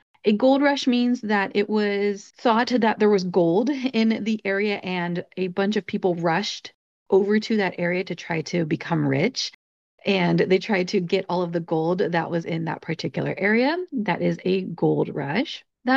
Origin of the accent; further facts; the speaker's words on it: California, United States; I am a teacher and I'm from the United States and specifically California.